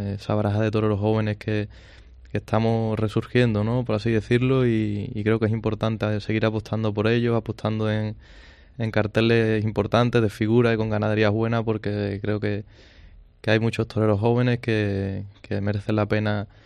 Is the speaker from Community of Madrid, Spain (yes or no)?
no; Huelva, Andalusia, Spain; con muchas ganas este año a mi tierra, a Huelva